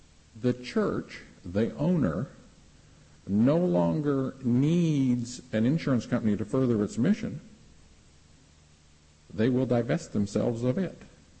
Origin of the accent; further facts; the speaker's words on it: United States; you know, I'm an American lawyer.